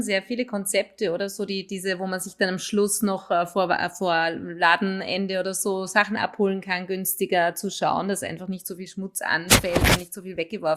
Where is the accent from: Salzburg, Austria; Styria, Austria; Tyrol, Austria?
Tyrol, Austria; bei uns in den Tirol in den 80ern, wo ich aufgewachsen bin